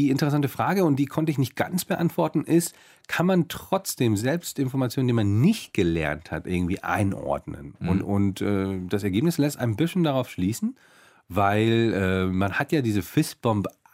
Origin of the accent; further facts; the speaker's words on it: Heidelberg, Baden-Württemberg, Germany; born there; weil ich bin ja in Deutschland geboren.